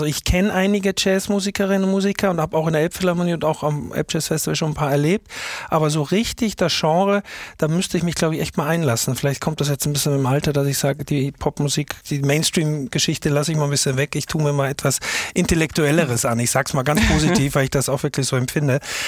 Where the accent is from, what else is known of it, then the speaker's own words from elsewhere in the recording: Austria; now in Hamburg, Germany; ich bin ja aus Österreich kommend nach Hamburg gekommen